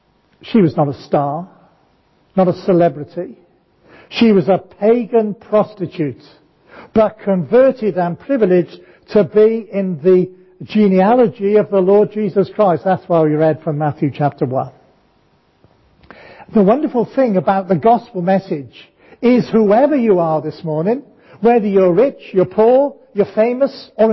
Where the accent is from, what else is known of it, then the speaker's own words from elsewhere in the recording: Wales, United Kingdom; that spoke to me because I'm from Wales